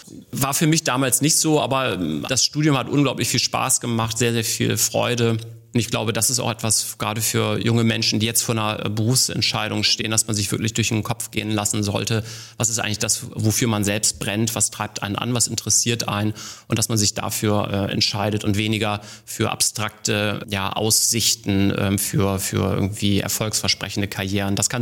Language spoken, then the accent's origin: German; Bremen, Germany; aufgewachsen in Bremen.